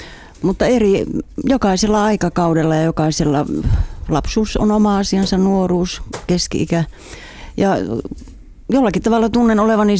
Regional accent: Nivala, North Ostrobothnia, Finland; Ojakylässä Marjoniemen kansakoulu, jossa meidän koti, se on mun kotikyläni, ja vanhemmat on maanviljelijöitä, äitini oli alakoulun opettaja.

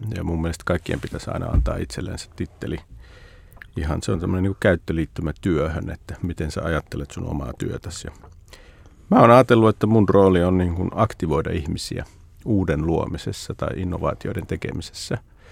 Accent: Siilinjärvi, North Savo, Finland; also born or lived in Lappeenranta; mä en oikein ole mistään kotoisin, kun mä oon syntynyt siis Lappeenrannassa ja sitten me siirryttiin tuonne Savoon Siilinjärvelle niin kuin kouluajoiksi ja sitten mä sieltä lähdin heti taas sitten armeijaan ja opiskelemaan tuonne Helsinkiin nyt mun vanhemmat niin kun asuu Puumalassa

